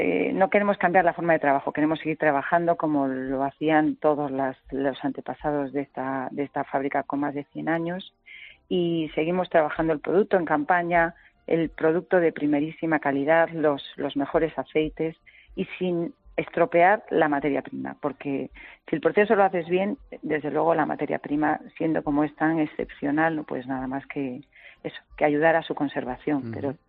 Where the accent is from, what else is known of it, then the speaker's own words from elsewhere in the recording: Galicia, Spain; como buenos gallegos